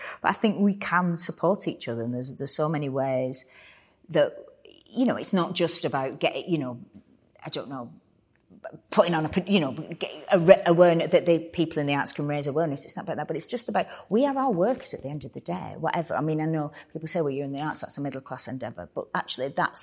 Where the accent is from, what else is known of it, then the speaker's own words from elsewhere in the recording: Bolton, North West England, United Kingdom; I grew up in Bolton, but, you know, it's 15 miles away, 20 miles away.